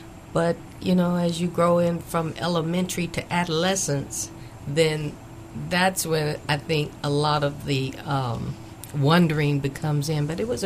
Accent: Akron, Ohio, United States; Akron, Ohio was a great place to come up in. It was family-oriented.

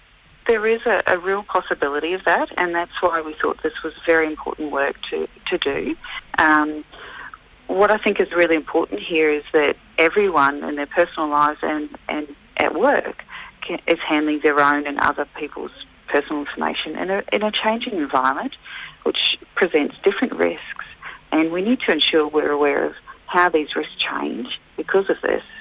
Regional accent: New Zealand; I am originally from New Zealand, and my husband is Māori from New Zealand as well.

